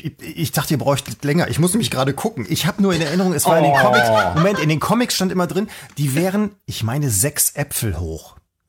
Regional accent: West Germany, Germany; Also ich meine, ich bin ja im Westen groß geworden

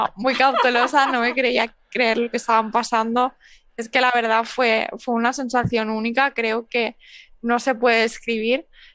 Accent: Barcelona, Catalonia, Spain; Bueno, la verdad que yo soy de Barcelona

